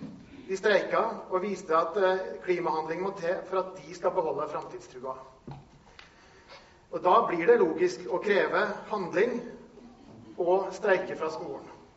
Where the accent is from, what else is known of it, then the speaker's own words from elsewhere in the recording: Nordland, Norway; Ja, jeg kommer fra Salten